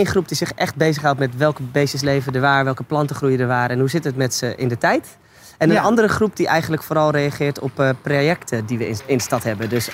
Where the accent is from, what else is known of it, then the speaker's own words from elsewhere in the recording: Hilversum, North Holland, Netherlands; now in Amsterdam, Netherlands; Ik ben best wel een stadsjongen. Ik kom uit Hilversum. En toen ging ik uiteindelijk studeren in Utrecht.